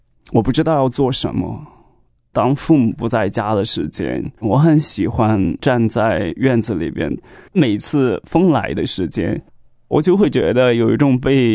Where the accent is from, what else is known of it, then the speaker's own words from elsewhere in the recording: Henan, China; born there; 我出生在大陆河南省一个很偏远的小山村，父母一辈子就没有出过农村，他们在那个地方耕种劳作。